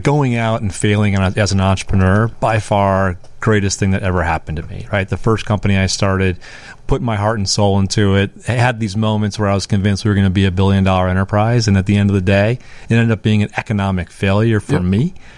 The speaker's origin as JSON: {"language": "English", "town": "Sturgeon Bay", "region": "Wisconsin", "country": "United States", "said": "I'm from Sturgeon Bay, Wisconsin."}